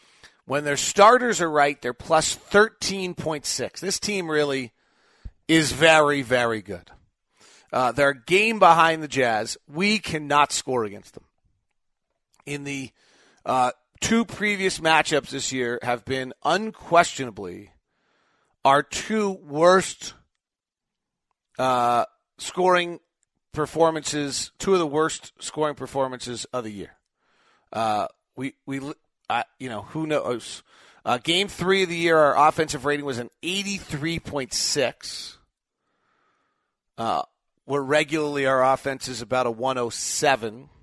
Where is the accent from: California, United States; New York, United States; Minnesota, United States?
California, United States; Santa Cruz; I've never lived in Utah. I grew up in the Bay Area in Santa Cruz, California.